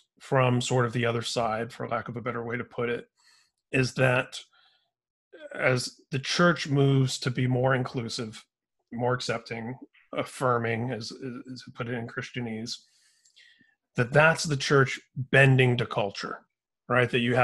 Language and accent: English; Indiana, United States; I mean, I grew up in Indiana.